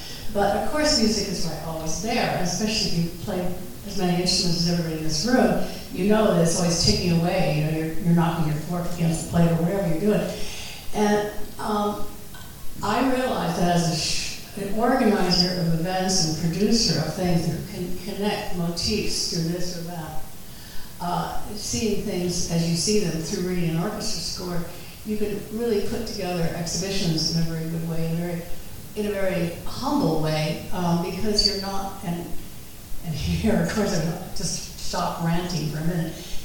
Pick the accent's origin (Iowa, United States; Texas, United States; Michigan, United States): Iowa, United States; also born or lived in South Dakota / Kentucky / Illinois; I'm the person from Iowa that he's talking about, actually, in South Dakota and Kentucky and small towns in southern Illinois.